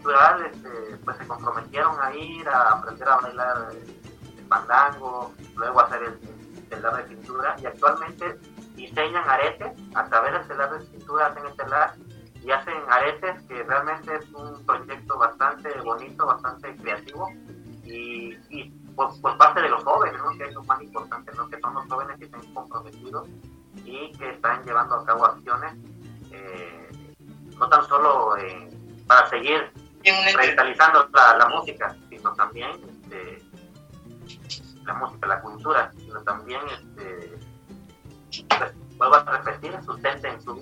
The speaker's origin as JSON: {"language": "Spanish", "town": "Chinameca", "country": "Mexico", "said": "me pareció muy oportuno llevar ciertas acciones aquí en mi pueblo, ¿no? Luego nos vamos aquí hicimos un festival en Chinameca"}